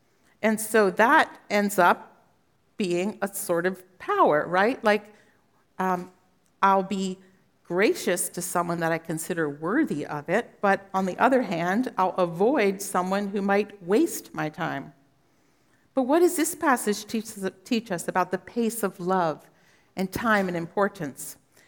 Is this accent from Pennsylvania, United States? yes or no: yes; Pennsylvania, United States; because I grew up in Pennsylvania and the Amish have horse and buggies that are driving on the roads